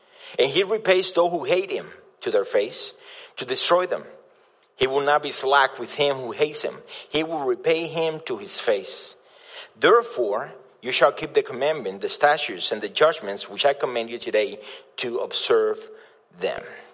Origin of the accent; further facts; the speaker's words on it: Cuba; moved away as an adult; now in United States; I'm the pastor of House of Prayer, Florida, and I was born and raised in Cuba. I came here at the age of 22